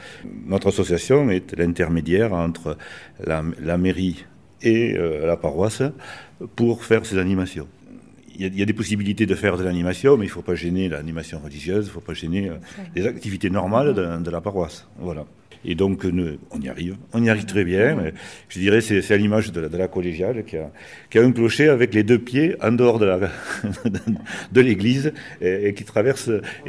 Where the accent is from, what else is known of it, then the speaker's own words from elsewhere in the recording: Villefranche, France; Je suis né à Villefranche, j'ai été à l'école juste à côté, j'ai été baptisé dans l'église le 31 décembre, donc c'est ici que je connais bien